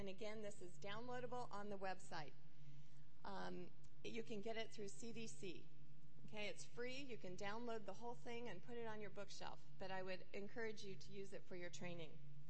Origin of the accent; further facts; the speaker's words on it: Arizona, United States; because I'm from Arizona, and we have a lot of measles every year